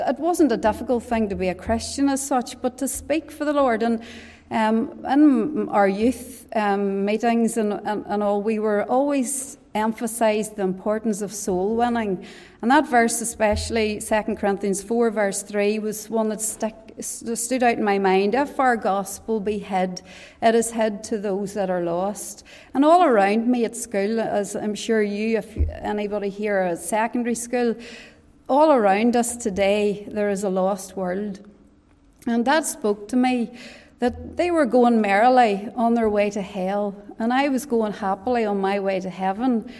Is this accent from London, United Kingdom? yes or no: no; Northern Ireland, United Kingdom; I was brought up in County Tyrone on a farm about 7 miles outside Oma towards Enniskillen.